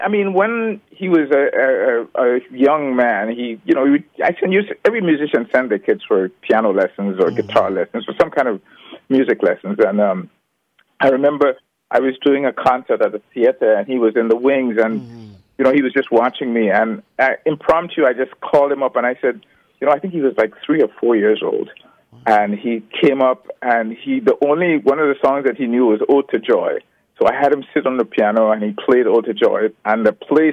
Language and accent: English; Grenada; born there; Well, I was born in Grenada, a tiny Caribbean island with a population of 100,000 people.